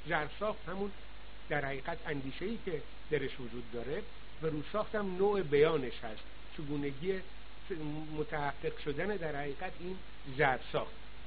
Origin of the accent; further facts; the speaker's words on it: Iran; نه به خاطر اینکه من ایرانی هستم تعصب دارم